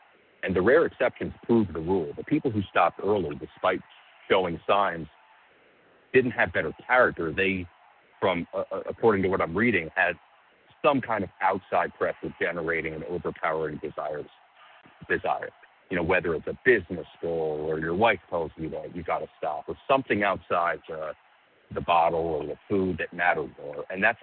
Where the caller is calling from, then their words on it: New Jersey, United States; compulsive overeater in New Jersey.